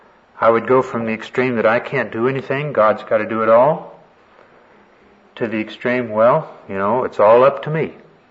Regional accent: Texas, United States; I grew up down in East Texas, and the particular church that I grew up in, it was a sin to have what in those days they call mixed bathing.

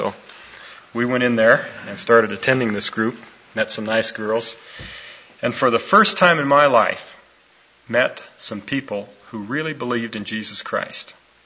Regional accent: Washington, District of Columbia, United States; I was raised in Washington, D.C., built myself a hot rod.

